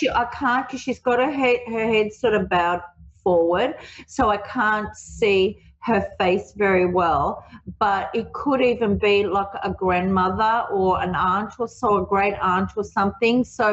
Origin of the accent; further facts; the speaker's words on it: Australia; I'm from Australia